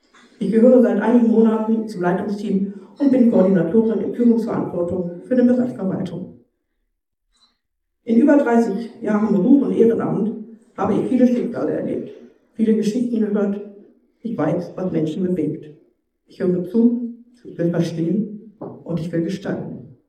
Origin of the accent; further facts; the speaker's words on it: Pfarrleiten, Germany; also born or lived in Einbeck; Ich bin 52 Jahre alt, geboren hier in Einbeck, aufgewachsen in Pfarrleiten. Ich komme dort von Pfarrleiten, wie man so ungefähr sagt.